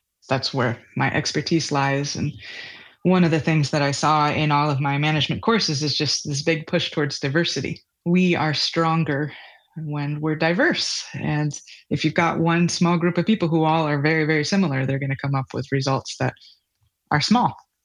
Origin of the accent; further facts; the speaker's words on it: United States; of people along the way who had these big dreams and maybe a little bit of a savior complex that I, as an American, can go solve these problems.